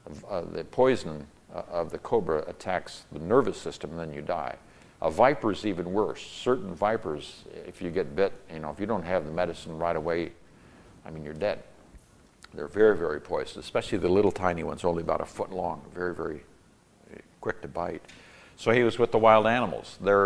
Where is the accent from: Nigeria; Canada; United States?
Nigeria; I grew up in Nigeria, West Africa